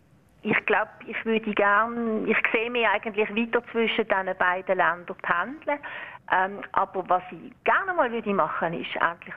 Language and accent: German; Switzerland; als Schweizerin